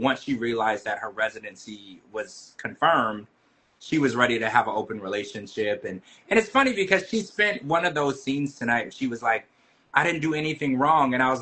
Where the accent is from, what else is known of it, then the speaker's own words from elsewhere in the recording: Louisiana, United States; Because I know in some states, I'm from Louisiana, and I know there's a certain type of marriage